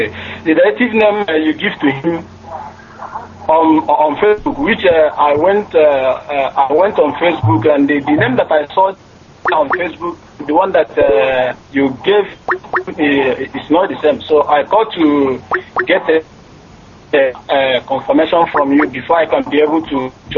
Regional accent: Isu Njaba, Imo, Nigeria; now in Dakar, Senegal; I'm calling from Dakar, Senegal. I'm from Umuduru to Isunjaba in a low sector.

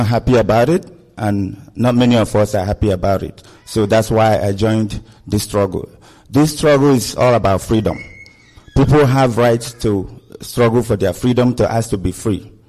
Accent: Inye, Nigeria; I hail from Inye, in Ojiriva, local government area in Biafra land. I came today from Chicago

